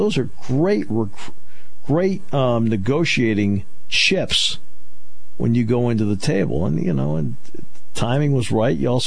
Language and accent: English; Connecticut, United States; as I think people know, I grew up in Connecticut